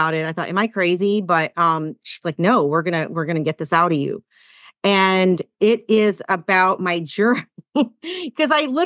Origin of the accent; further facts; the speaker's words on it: the South, United States; I felt alone on an island as this brown girl growing up in the South.